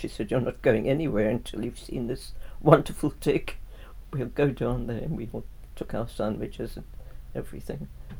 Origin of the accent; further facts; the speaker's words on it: Durban, KwaZulu-Natal, South Africa; born there; I was born in South Africa, Durban, 4th of January, 1926.